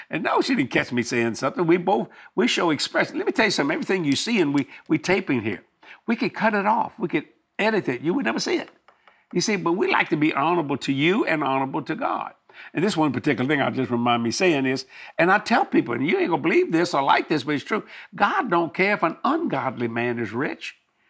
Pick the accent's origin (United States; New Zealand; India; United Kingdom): United States; New Orleans, Louisiana; I'm from New Orleans. I think we got the best food in the world.